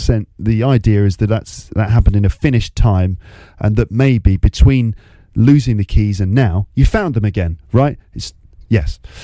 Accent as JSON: {"language": "English", "region": "New York", "country": "United States", "said": "I'm calling it the present perfect because I'm from New York, all right?"}